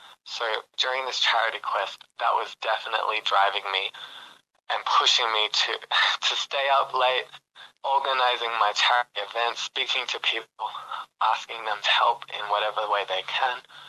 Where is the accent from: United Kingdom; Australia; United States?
Australia; Perth, Western Australia; I grew up here in Perth, and my parents, they raised us to think that we didn't have a lot of money.